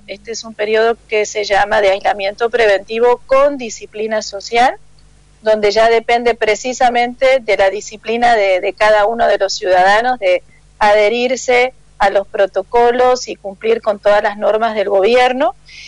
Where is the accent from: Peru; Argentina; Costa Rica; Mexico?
Argentina; now in Montería, Colombia; Soy argentina, pero tengo ya más de 20 años viviendo en Colombia.